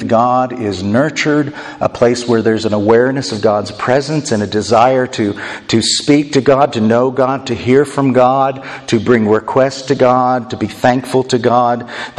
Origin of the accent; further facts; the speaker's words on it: Avon, Indiana, United States; I'm not from Indianapolis, I'm from Avon. It's just a small podunk town outside of Indianapolis.